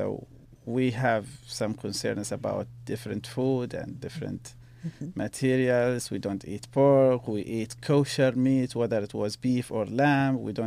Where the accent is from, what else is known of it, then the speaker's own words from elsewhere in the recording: Libya; now in United States; When I was trying to come to the U.S. and I had to travel 1,000 kilometers from my village, my hometown, to Tripoli, to FedEx office, to receive my I-20.